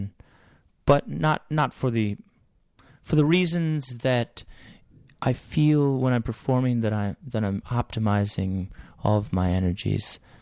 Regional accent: Iowa, United States; born there; Well, you know, I was born in Northeast Iowa. And my on a dairy goat farm

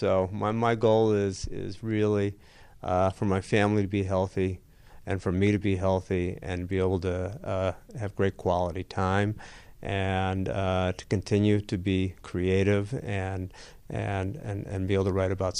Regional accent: Highland Park, Illinois, United States; also born or lived in Boston; I grew up in Highland Park and had a 20-year detour to Boston.

